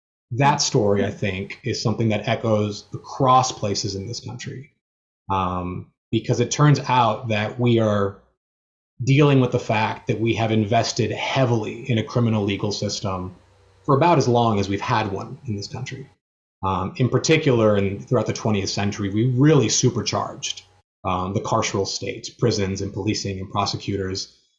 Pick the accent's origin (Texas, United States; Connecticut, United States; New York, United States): Texas, United States; That said, I'm from Texas.